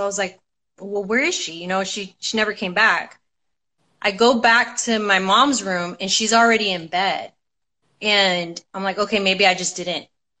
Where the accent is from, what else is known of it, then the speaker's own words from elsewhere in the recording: Texas, United States; It's when we first moved to Texas. I'm originally from Texas, but we moved back to Texas when I was about 14.